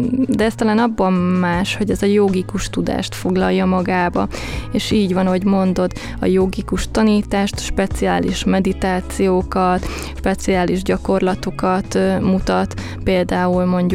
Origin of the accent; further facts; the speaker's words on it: Tata, Komárom-Esztergom, Hungary; ugye én tatai származású vagyok, tehát akkor hazautaztam egyszer anyukámhoz